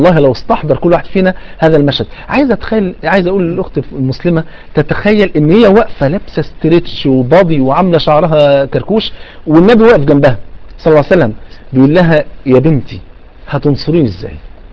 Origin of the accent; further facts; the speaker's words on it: Egypt; عشان الناس عندنا في مصر